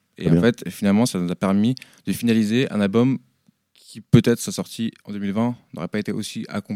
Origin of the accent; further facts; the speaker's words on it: Perros-Guirec, Brittany, France; Parce que j'ai grandi à Perros-Guirec.